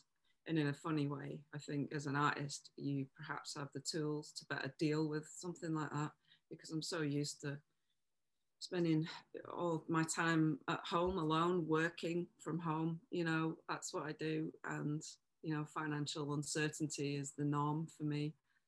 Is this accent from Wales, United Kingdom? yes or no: no; Audenshaw, North West England, United Kingdom; I mean, I grew up in Audenshaw, so there's a real pull towards East Manchester